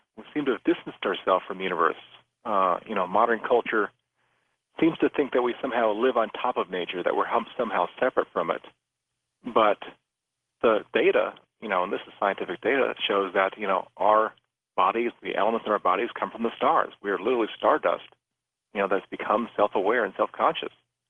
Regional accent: Florida, United States; I grew up in South Florida, where there's just gorgeous skies

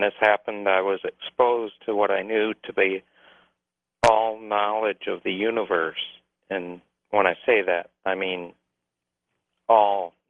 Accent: Michigan, United States; And, yes, I'm actually a Michigander, too, originally. I'm from Charlevoix County.

